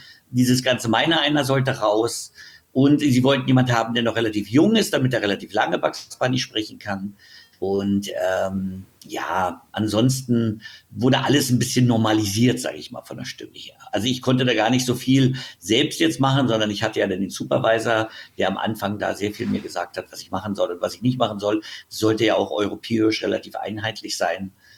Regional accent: Berlin, Germany; Ich bin ja aus West-Berlin.

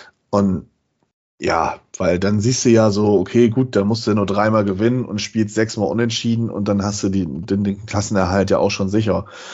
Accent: Bremen, Germany; als Bremer haben wir da ziemlich oft Geschenke verteilt tatsächlich

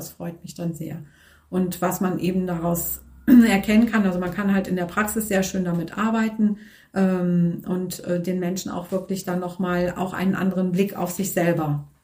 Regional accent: Northern Germany, Germany; born there; Ich habe eine Naturheilpraxis in Siegburg. Ich bin 55 Jahre alt, gebürtig aus Norddeutschland.

